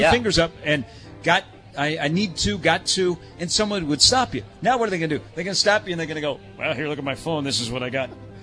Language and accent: English; Omaha, Nebraska, United States; We're from Omaha, too.